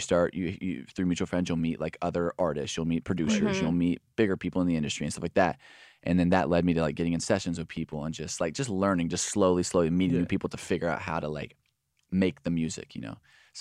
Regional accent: Alvarado, Texas, United States; I'm from Alvarado, Texas. It's like 40 minutes south of Dallas.

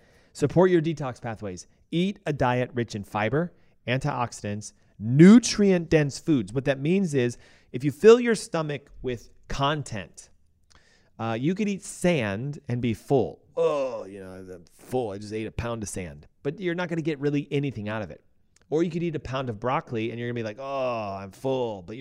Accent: the South, United States; I'm a big boy. I'm from the South. I've got big bones.

